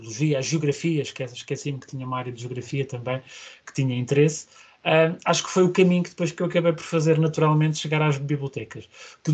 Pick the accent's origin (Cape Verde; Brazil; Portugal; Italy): Portugal; Lisbon; eu nasci em Lisboa, portanto faço parte daquelas pessoas que nunca pode dizer que vai à terra, não é? Porque a minha terra é em Lisboa. E sou uma pessoa claramente que gosta da cidade, sou mais citadino